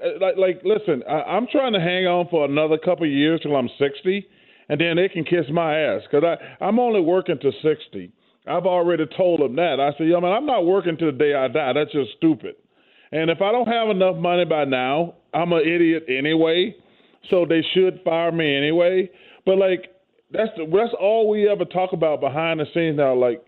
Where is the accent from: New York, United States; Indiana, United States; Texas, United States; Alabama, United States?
Alabama, United States; Listen, man, I'm from Alabama. Yeah. We've been flip-flopping with Mississippi for the fattest state for the last 32 years.